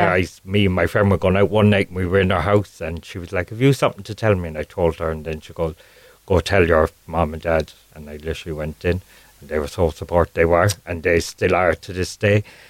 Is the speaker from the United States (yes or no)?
no; Carrigaline, Munster, Ireland; I grew up in Carrigaline. In County Cork. I've lived there all my life.